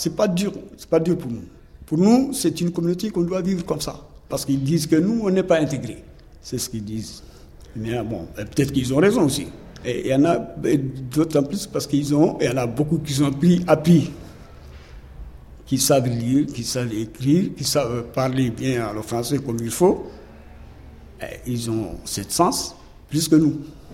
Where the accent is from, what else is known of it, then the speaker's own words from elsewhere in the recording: Tachot, Mauritania; moved away as an adult; now in France; Je suis originaire de la Mauritanie. Mon village même, c'est à Tachot.